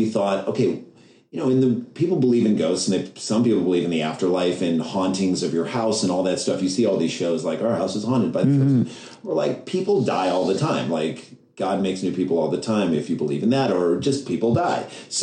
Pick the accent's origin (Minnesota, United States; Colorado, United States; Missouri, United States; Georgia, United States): Missouri, United States; St. Louis; now in New York, United States; So what happened to us is we came to New York in 1994. So we grew up in St. Louis, Missouri, which is like Midwest.